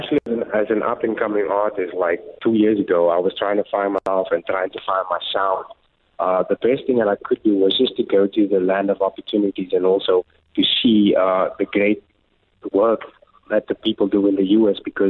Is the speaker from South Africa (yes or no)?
yes; South Africa; And being a South African actually separated me because, like, it was something new to them because they thought South Africa was a jungle.